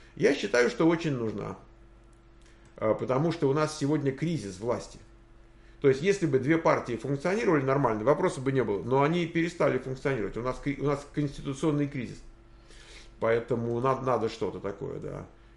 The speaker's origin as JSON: {"language": "Russian", "region": "Moscow", "country": "Russia", "lives_now": "United States", "said": "все-таки мы из Москвы. И нам как-то привычно жить и в большой стране, и в большом городе."}